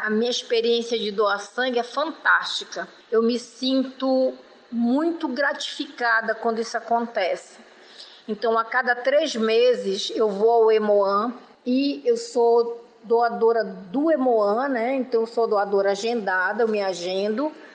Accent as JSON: {"language": "Portuguese", "region": "Amazonas", "country": "Brazil", "said": "Sou amazonense, eu moro no bairro Cidade Nova, no conjunto Nova Cidade, né?"}